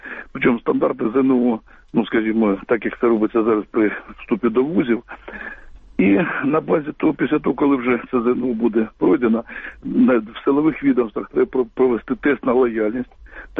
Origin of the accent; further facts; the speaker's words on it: Kharkiv Oblast, Ukraine; Харківщина.